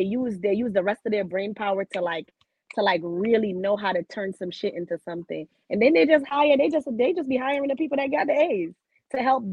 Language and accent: English; Jamaica; now in Fort Lauderdale, United States; I'm Jamaican, so you know, I'm a Fort Lauderdale. So it feels like I'm close to home.